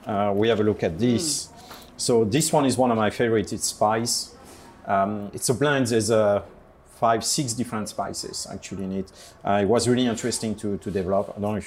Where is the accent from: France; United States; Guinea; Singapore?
France; Paris, Île-de-France; I'm from Paris, actually.